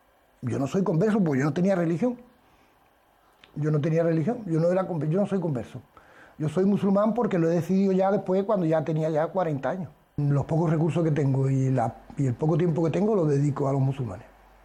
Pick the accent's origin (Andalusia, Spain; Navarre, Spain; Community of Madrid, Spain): Andalusia, Spain; Jerez; Tengo 58 años, nací aquí en Jerez, el 27 del 12, del 11 del 55, y actualmente y sigo trabajando y viviendo aquí en Jerez. 14 años como musulmán. … como musulmán.